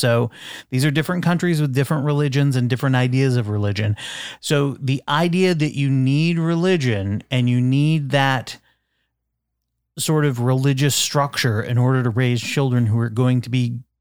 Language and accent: English; Vermont, United States; Now, growing up in Vermont, I grew up Catholic, and there were not a lot of people around who were atheist or that we knew were atheist.